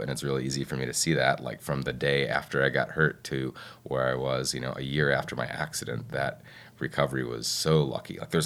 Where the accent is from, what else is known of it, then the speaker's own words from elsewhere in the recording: Ohio, United States; But you know, I grew up in Ohio, and post accident, I spent about a little over a month in hospitals in Ohio, and it was great to be close to family and to have that support.